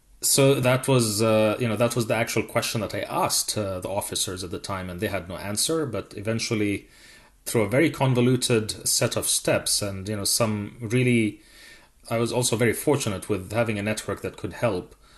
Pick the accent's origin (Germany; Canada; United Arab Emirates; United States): United Arab Emirates; So growing up in the United Arab Emirates, you are in this kind of place which is more or less, in this very turbulent region, an island of stability